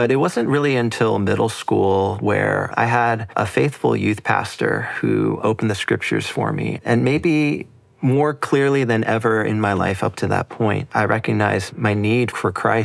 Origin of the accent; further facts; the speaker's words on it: United States; I don't speak that much Korean. I grew up in the States